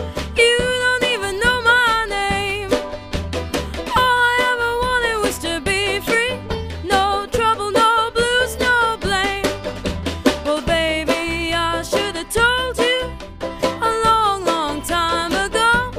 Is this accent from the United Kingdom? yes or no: yes; Scotland, United Kingdom; I'm Scottish